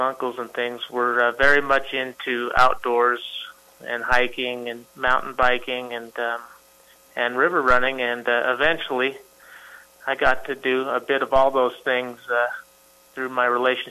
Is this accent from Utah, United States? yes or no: yes; Salt Lake City, Utah, United States; Well, I grew up in the Salt Lake City area, okay. And we have lots of outdoor stuff available.